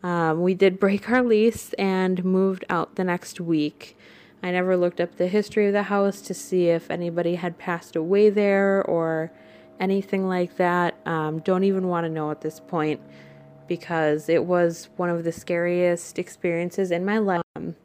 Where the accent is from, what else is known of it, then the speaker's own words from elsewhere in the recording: Wisconsin, United States; I'm 25 years old. I'm from Wisconsin.